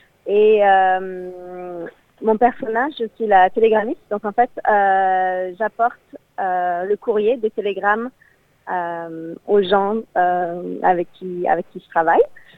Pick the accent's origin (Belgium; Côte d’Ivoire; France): France; Strasbourg, Grand Est; Donc en fait, moi j'ai grandi à Strasbourg et donc quand j'étais petite, j'ai commencé le cirque vers 10 ans.